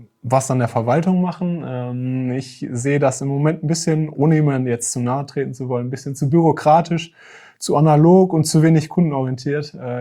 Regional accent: Bielefeld, North Rhine-Westphalia, Germany; In Bielefeld beides. Ich komme gebürtig aus Groß-Dornbeck und bin dort auch aufgewachsen.

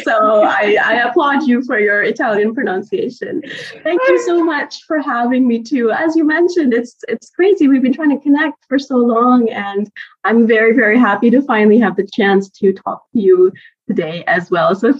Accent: Karachi, Sindh, Pakistan; born there; So I was born in Pakistan, in Karachi. Funnily enough, my parents are Pakistani, but they weren't living there at the time.

